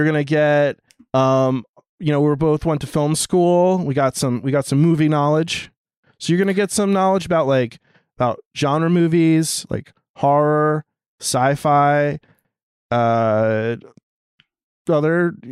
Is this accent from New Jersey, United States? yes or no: yes; New Jersey, United States; genuinely, he's a kind-hearted soul, and I'm from New Jersey, so that's weird to me.